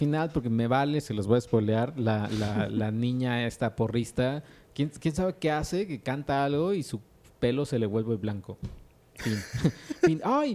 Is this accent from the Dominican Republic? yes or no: no; Mexico; Si es de, oye, ya, güey, es que somos mexicanos.